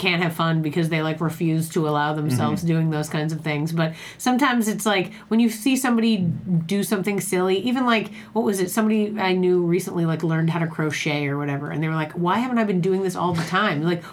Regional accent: Boston, Massachusetts, United States; I'm from Boston. Like when you're from the Northeast, it's kind of, no, I mean, I'm sure I was aware of the city, but it's just, it never occurred to me to go there.

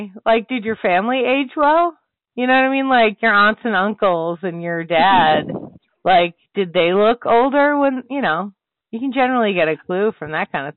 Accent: Boston, Massachusetts, United States; moved away; I'm from Boston.

